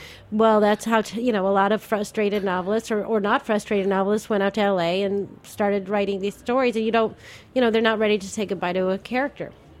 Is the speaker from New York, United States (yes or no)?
no; Chicago, Illinois, United States; I'm actually from Chicago.